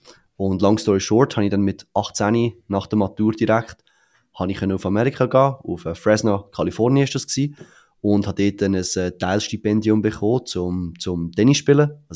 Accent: Zurich, Switzerland; ich bin in Zürich aufgewachsen.

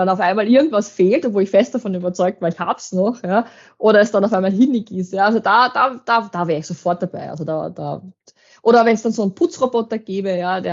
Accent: Lower Austria, Austria; Und ich wohne auch nicht in Wien, sondern in Horn. Also ich bin ja doch aus dem Waldviertel. Und für mich ist es dann schon, ich fahre über eine Stunde nach Wien rein.

